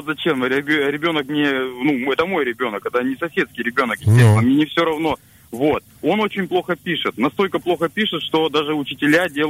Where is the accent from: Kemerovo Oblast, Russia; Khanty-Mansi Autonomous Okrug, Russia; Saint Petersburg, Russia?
Khanty-Mansi Autonomous Okrug, Russia; Surgut; мне 35, я из Сургута.